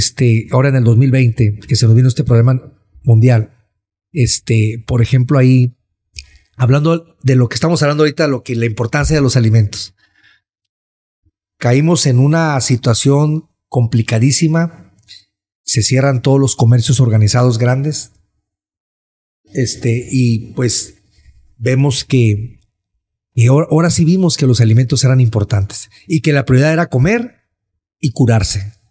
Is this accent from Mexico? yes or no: yes; Mexico; Nosotros, claro, orgullosamente como mexicanos